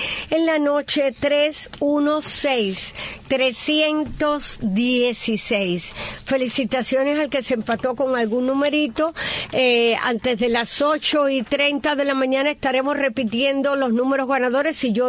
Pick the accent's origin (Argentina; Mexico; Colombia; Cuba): Cuba; no tienen tanto de español como los cubanos, porque nosotros fuimos, pues, la última colonia.